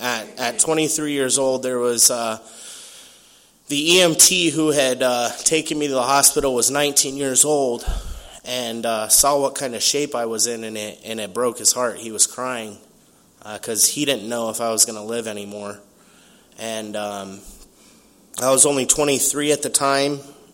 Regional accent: Tucson, Arizona, United States; So I guess I'm going to start from the beginning. I was raised in Tucson, Arizona. I was a ward of the state from the age 5.

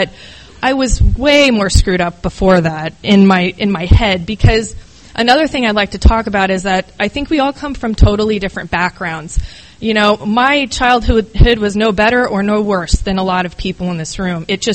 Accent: Midwest, United States; I'm from the Midwest.

